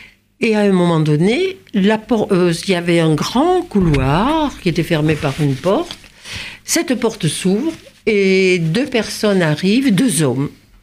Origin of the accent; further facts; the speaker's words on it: Toulouse, Occitanie, France; papa me demande d'aller chez nous, à Toulouse, pour faire une course.